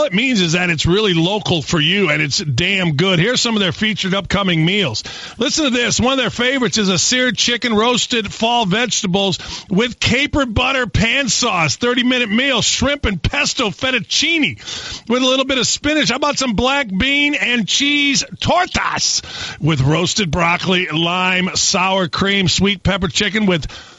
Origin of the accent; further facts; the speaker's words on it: Gary, Indiana, United States; In my world, growing up in Gary, Indiana, if you shot jump shots, you know, so it was all working on drives and, you know, left hand, right.